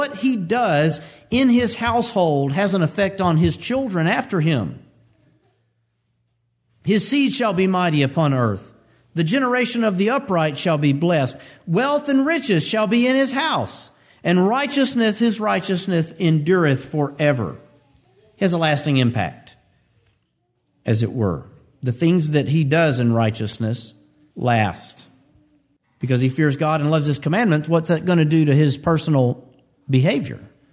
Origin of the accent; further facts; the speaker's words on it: Alabama, United States; And you're like, man, I'm from Alabama. That's like everything we eat.